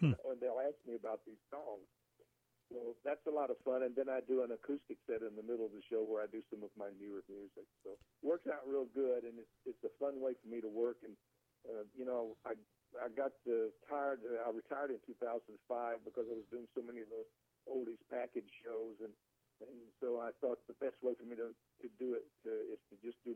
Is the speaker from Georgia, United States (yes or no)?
yes; Atlanta, Georgia, United States; I grew up in Atlanta in a section of town called Cabbage Town. When I was about 5 years old, we lived in Cabbage Town, and it was like an area of working class people